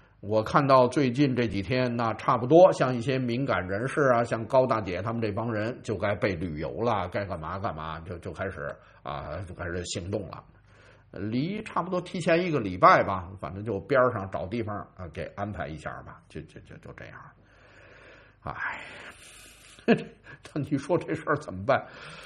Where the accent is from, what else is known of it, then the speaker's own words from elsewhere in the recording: Beijing, China; 我北京人嘛，那北京那边关系是多的嘛